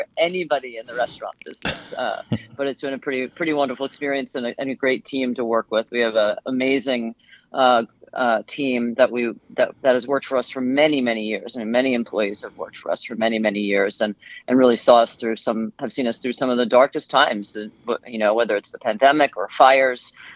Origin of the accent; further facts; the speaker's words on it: Staten Island, New York, United States; also born or lived in Brooklyn; now in Fort Bragg, United States; I'm from Staten Island. I'm on those bridge and tunnel girls. But we like to say we're from New York City. We paid New York City taxes. But yeah, I moved to Fort Bragg, California from Brooklyn in 2001.